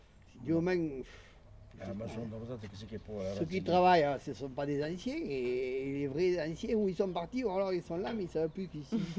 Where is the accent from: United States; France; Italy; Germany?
France; Quissac, Occitanie; born there; Je suis né à Quissac